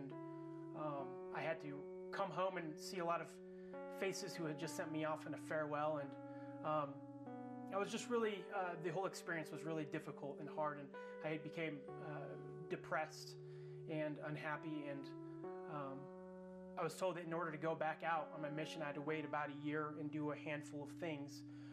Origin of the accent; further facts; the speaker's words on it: Utah, United States; I was born and raised in Utah, raised in a Mormon home with two awesome parents and three beautiful sisters. I lived a pretty typical Mormon childhood